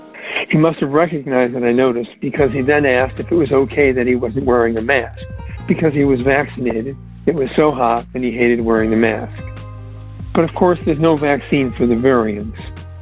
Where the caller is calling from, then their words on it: San Carlos, California, United States; I'm calling from San Carlos, California.